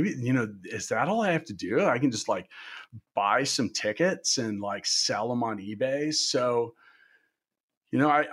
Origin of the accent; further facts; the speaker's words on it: Kansas City, Kansas, United States; now in Indianapolis, United States; I'd moved to Indianapolis. I didn't know anybody. I'm from Kansas and Kansas City.